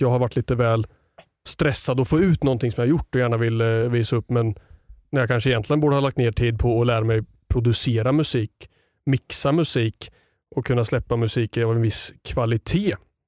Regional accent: Sundsvall, Västernorrland County, Sweden; also born or lived in Gothenburg; Nej, uppväxt i Sundsvall.

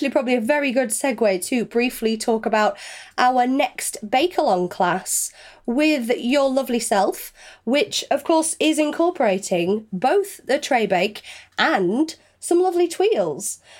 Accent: England, United Kingdom; We are English.

